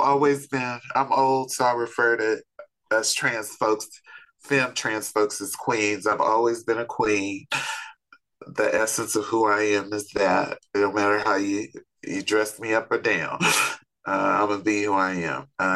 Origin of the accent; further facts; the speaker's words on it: Los Angeles, California, United States; I grew up in South Central and around 13, went to the streets.